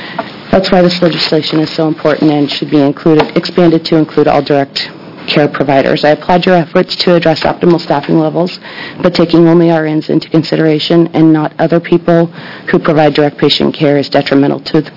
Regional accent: Estacada, Oregon, United States; from Estacada, Oregon.

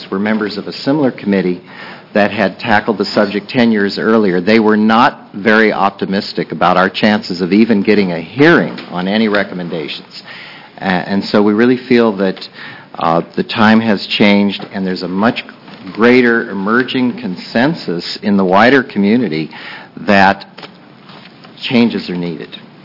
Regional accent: Portland, Oregon, United States; I'm from Portland, and I really appreciate this opportunity to represent the City Club of Portland

